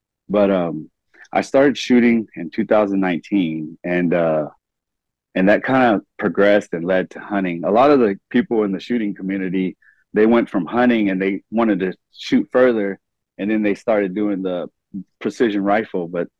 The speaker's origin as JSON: {"language": "English", "town": "Fort Worth", "region": "Texas", "country": "United States", "said": "I'm from Fort Worth, Texas."}